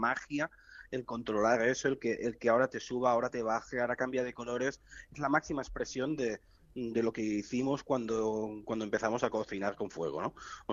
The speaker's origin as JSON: {"language": "Spanish", "town": "Barcelona", "region": "Catalonia", "country": "Spain", "said": "Yo, que soy de Barcelona, tengo el corazón muy puesto aquí en Alicante."}